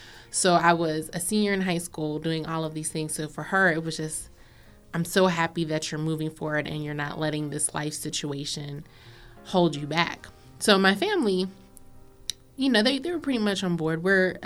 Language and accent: English; Pittsburgh, Pennsylvania, United States; I'm from the Hill District, a community that so many people are afraid of, and yet I'm not killing anybody.